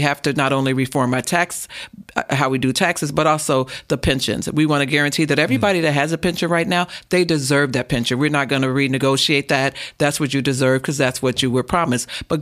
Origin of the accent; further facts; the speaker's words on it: Chicago, Illinois, United States; I mean, I was born and raised in Chicago, spent so much time north of 80 that I've never appreciated just how awesome this state is.